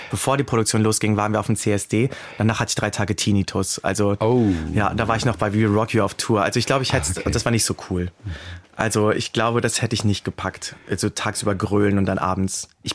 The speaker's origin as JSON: {"language": "German", "region": "Rhineland-Palatinate", "country": "Germany", "said": "so, hallo, ich komme aus dem Westerwald."}